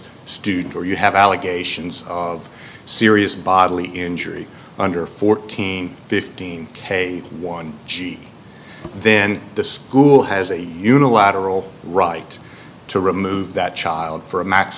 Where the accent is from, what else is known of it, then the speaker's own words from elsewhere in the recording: Chattanooga, Tennessee, United States; I'm from Chattanooga.